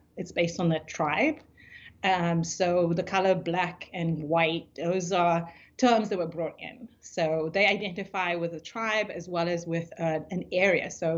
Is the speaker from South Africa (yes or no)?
yes; South Africa; even though I'm from South Africa, the way that our racial classifications worked, people like me and where I came from didn't really feel South African enough